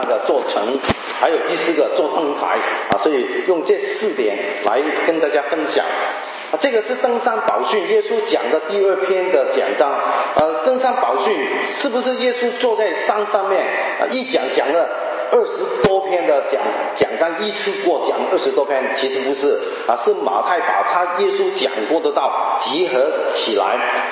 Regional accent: Hong Kong; born there; Chinese is a second language; 我是潮州人，在香港出生，我的国语是在神学院操练出来。

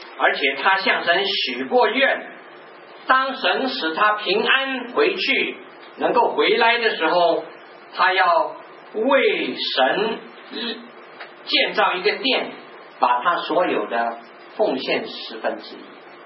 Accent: China; 好像我们中国人很喜欢挑选节日啊，好的日子，对吗？

